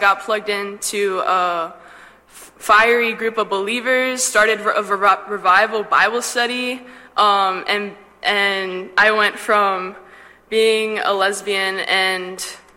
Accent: Virginia Beach, Virginia, United States; I'm from Virginia Beach, Virginia. And I didn't grow up in the church.

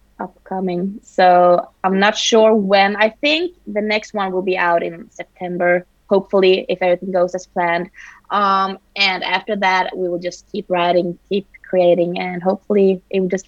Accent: Sweden; also born or lived in United States; now in United Kingdom; And then I started working with music in Sweden, obviously, since I'm from Sweden. And then I went to the US, but now I work in the UK

